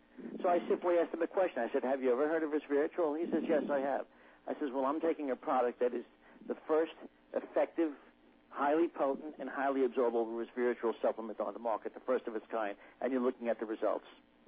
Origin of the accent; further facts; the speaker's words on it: Brooklyn, New York, United States; growing up in Brooklyn with a bus stop right outside the window